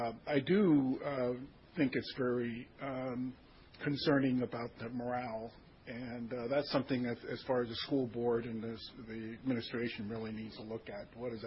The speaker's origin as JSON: {"language": "English", "town": "Nikiski", "region": "Alaska", "country": "United States", "said": "I'm from Nikiski"}